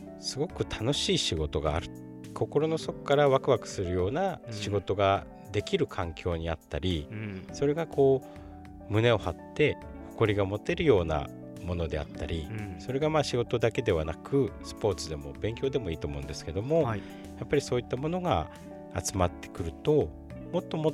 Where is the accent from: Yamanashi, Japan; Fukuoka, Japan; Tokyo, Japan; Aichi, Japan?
Yamanashi, Japan; やっぱりこう自分の生まれ育った場所って単純に好きですよね